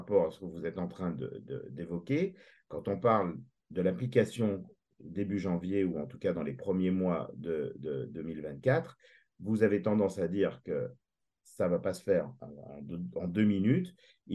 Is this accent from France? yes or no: yes; France; On est Français.